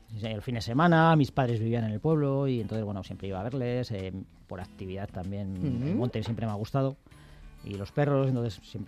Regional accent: Valdemaqueda, Community of Madrid, Spain; born there; Nací en Valdemaqueda, soy de los últimos ya que nacieron físicamente en el pueblo

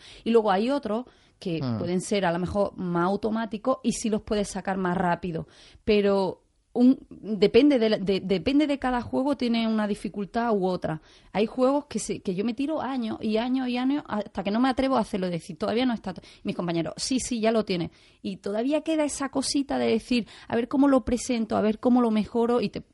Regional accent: Huétor Vega, Andalusia, Spain; casualmente conocí a un mago que veraneaba en mi pueblo, Huetorvega

